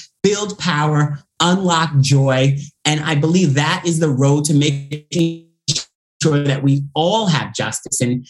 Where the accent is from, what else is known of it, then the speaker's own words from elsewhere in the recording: New York, United States; I grew up on Eastern Long Island and he worked to build homes.